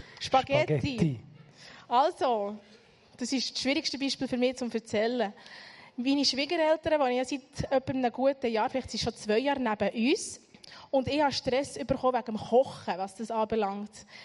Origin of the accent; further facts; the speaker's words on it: Interlaken, Bern, Switzerland; ich bin in RMK in Interlaken aufgewachsen und bin dort in die Kirche gegangen